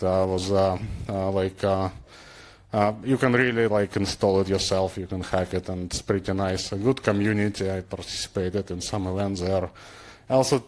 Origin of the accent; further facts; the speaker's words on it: Ukraine; English is a second language; now in Vancouver, Canada; I'm born and raised in Ukraine. I have a master's in physics and radio physics from Kyiv State University. I live in Vancouver for about 20 years now.